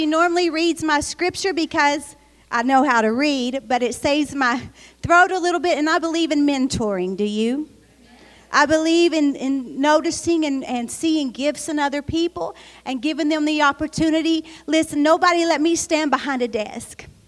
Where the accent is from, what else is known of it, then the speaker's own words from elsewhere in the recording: Berea, Kentucky, United States; I'm from Berea, Kentucky